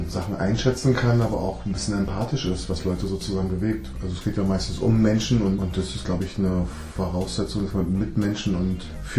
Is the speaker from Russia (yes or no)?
no; Berlin, Germany; Also ich komme aus Berlin, ich arbeite in Brandenburg